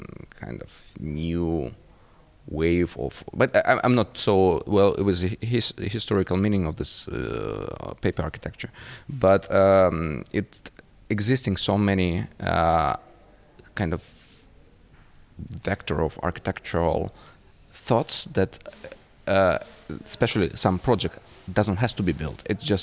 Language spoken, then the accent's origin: English; Ukraine; now in Berlin, Germany; I'm originally from Ukraine, but living for many years in Berlin.